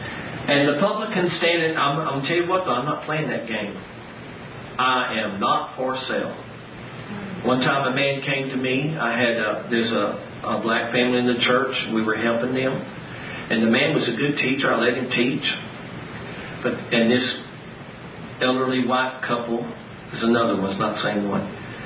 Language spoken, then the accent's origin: English; Dallas, Texas, United States; The church I grew up in Dallas is a large church. And I was there 15 years.